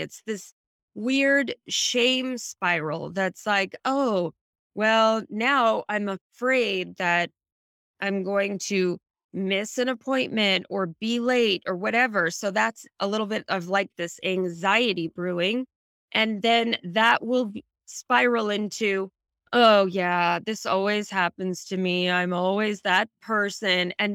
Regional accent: California, United States; I grew up in the Silicon Valley, so I was around a lot of kids who had very high-powered parents

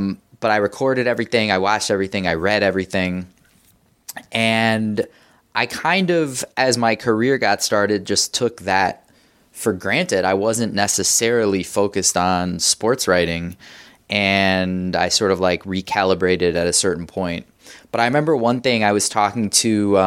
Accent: Chicago, Illinois, United States; also born or lived in New York; family moved back to the Chicagoland area is where they came up, but they met on the East Coast. I was born in New York. So we came back in 84

